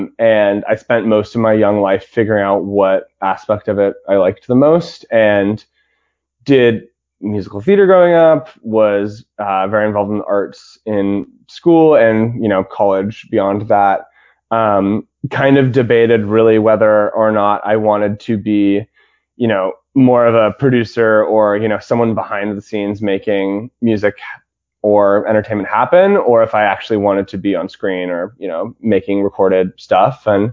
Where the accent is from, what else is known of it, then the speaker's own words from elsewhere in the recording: Pasadena, California, United States; So I live here in Los Angeles. I grew up in Los Angeles. I grew up in a suburb of LA called Pasadena.